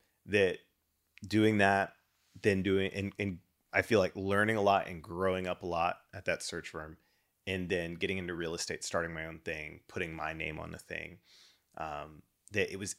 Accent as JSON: {"language": "English", "town": "Dallas–Fort Worth", "region": "Texas", "country": "United States", "tie": "born or raised there", "also_born_or_lived": "Louisiana", "said": "So I feel like I was born in Texas. My address at birth was a Texas address, even though I was born across state lines"}